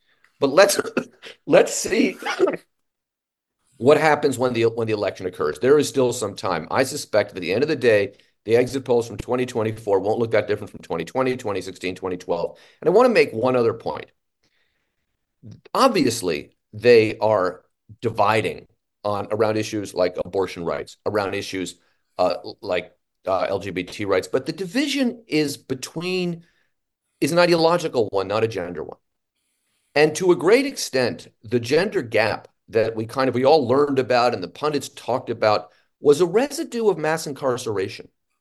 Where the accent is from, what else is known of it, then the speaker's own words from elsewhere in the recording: San Francisco, California, United States; I'm from San Francisco, so earthquakes are fine.